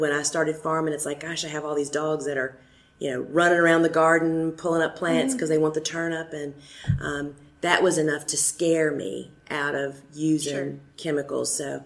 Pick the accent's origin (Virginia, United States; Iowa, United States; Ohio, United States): Virginia, United States; I'm from Southeastern Virginia, even though I sound like I'm from Georgia.